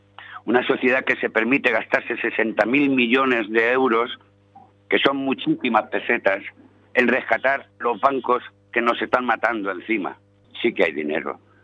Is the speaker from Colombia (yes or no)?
no; Valencia, Valencian Community, Spain; yo soy de Valencia, y el otro día asistí a una reunión de vecinos